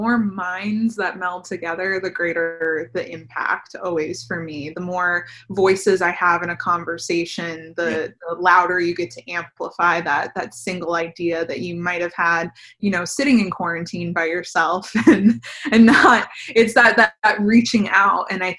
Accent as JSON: {"language": "English", "town": "St. Petersburg", "region": "Florida", "country": "United States", "tie": "born or raised there", "said": "No, so actually I was born and raised here in St. Pete."}